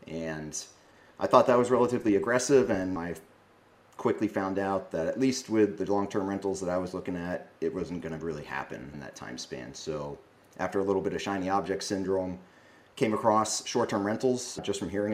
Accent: Northeast, United States; I'm based out of South Florida. I grew up in the Northeast, but been down here for a while.

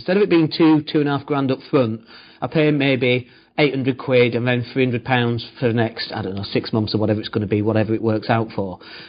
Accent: Leeds, Yorkshire and the Humber, United Kingdom; also born or lived in Swindon; I'm from Leeds, big city, and I lived in Swindon for a bit, and I commuted over to Bristol

